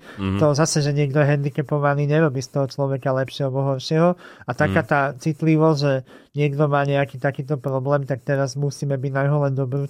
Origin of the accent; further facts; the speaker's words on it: Bratislava, Bratislava Region, Slovakia; ja som Slovenka, ja som DJ-ka, producentka, bratislavčanka, európanka.